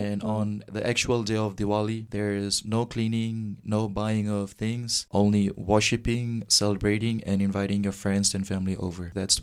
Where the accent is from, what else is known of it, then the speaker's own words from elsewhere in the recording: Fiji; growing up in Fiji as a Hindu